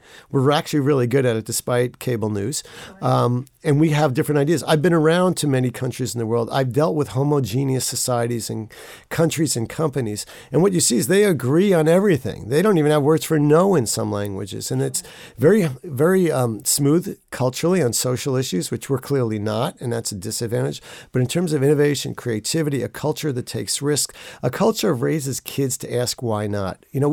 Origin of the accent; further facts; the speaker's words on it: New York, United States; Well, I was just very lucky. I grew up in New York and went to law school at Georgetown.